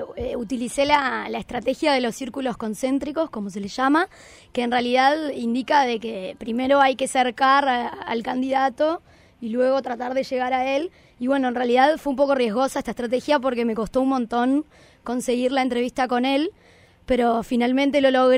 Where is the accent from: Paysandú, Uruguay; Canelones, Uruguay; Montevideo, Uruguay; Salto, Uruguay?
Canelones, Uruguay; Como ustedes saben, yo soy canaria de Canelones